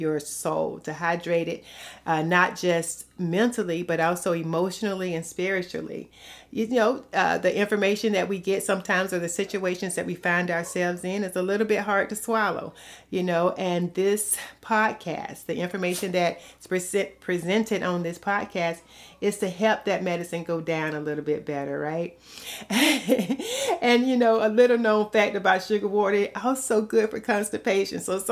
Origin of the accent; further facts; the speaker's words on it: the South, United States; accent: southern drawl; And if you can't tell from my accent, there's a little bit of southern drawl in there a little bit.